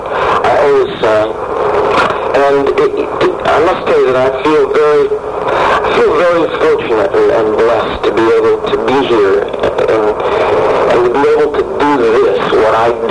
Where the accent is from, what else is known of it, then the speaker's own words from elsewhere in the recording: West Orange, New Jersey, United States; I was brought up in New Jersey, about 40 minutes from Manhattan, in a small town called West Orange, with my mother and my grandparents